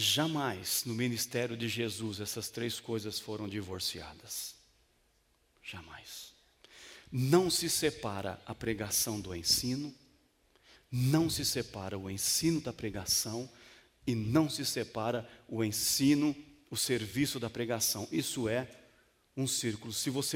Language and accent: Portuguese; Marília, São Paulo, Brazil; now in São Paulo, Brazil; Vim lá do interior de Marília, então, moleque de rua, né? Minha brincadeira era na rua.